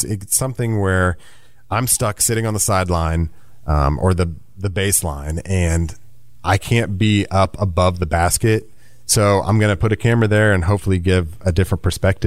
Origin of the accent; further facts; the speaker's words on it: Indiana, United States; Well, I grew up in Indiana. Really rich basketball history.